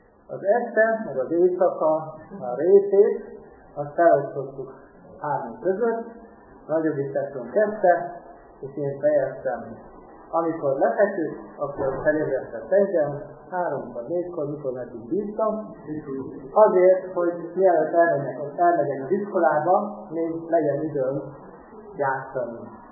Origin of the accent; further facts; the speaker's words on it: Transylvania, Romania; De aztán elkerültünk a Kolozsvárra, ugye Erdély származású vagyok, és ott jártam a gimnáziumban, majd később az egyetemre is.